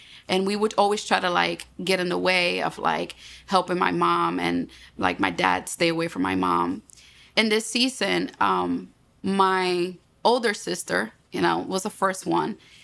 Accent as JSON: {"language": "English", "country": "Puerto Rico", "tie": "born or raised there", "said": "Since I was born and raised in Puerto Rico, you know, it was four of us plus my mom and dad."}